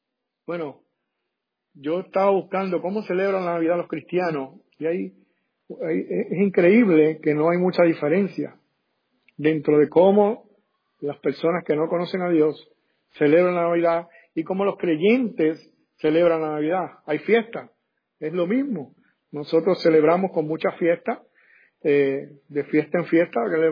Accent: Puerto Rico; yo soy de Puerto Rico y yo no sé, ¿verdad?, si mis hermanos dominicanos hacen parranda, pero en Puerto Rico eso es algo que la gente celebra.

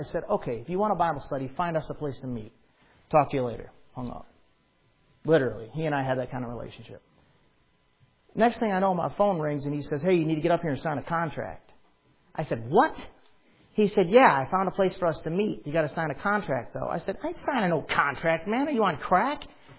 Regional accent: South Lyon, Michigan, United States; there had been a group of people back here in my hometown who had been saying, hey, we want you to come up and start a church. We want you to come up and start a church. You want me to? And I'm like, look, I've been trying to get away from South Lyon my entire life.

